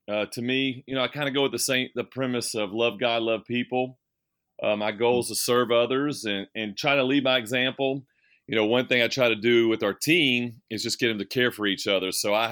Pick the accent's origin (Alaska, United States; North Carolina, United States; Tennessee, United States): North Carolina, United States; moved away as an adult; I'm originally from North Carolina, so met my wife here and three kids.